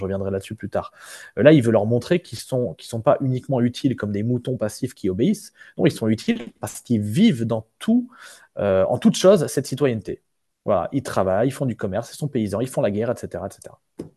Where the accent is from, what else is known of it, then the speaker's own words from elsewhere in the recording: Nice, Provence-Alpes-Côte d'Azur, France; on le voit un peu chez moi en Provence, à Nice